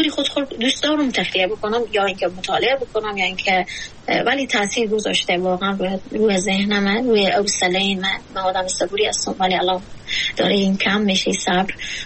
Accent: Afghanistan

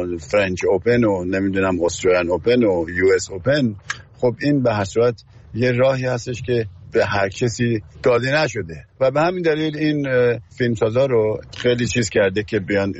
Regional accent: Tehran, Tehran Province, Iran; منم تو اونجا به دنیا آمدم و از همونجا بزرگ شدم

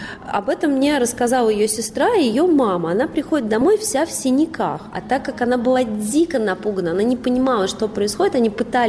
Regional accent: Moscow, Russia; хотя я родилась и выросла в Москве.

